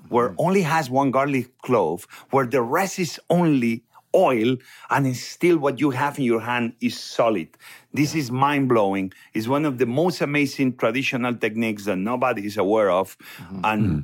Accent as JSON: {"language": "English", "town": "Barcelona", "region": "Catalonia", "country": "Spain", "tie": "born or raised there", "said": "Obviously, I grew up in Barcelona. I'm a Barcelona boy."}